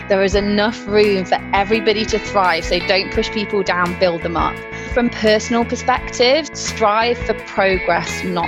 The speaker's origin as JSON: {"language": "English", "town": "Chester", "region": "North West England", "country": "United Kingdom", "lives_now": "Leeds, United Kingdom", "said": "Oh, I know. Yeah, I'm from Chester originally, and then I moved to Leeds in 2005, and I did two of my degrees in Leeds"}